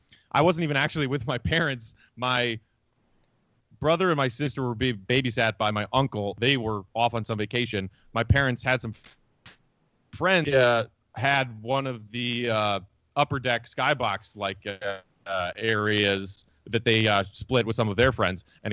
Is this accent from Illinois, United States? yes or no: yes; Glen Ellyn, Illinois, United States; So I grew up in Glen Ellen, which is a suburb out in the northwest suburbs area, and there since I was three.